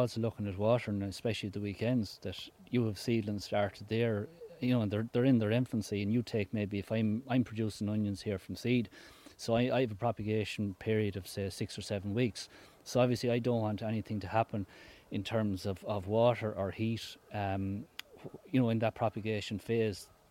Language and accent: English; Sligo, Connacht, Ireland; Well, I'm a blow in as well. I'm from Sligo.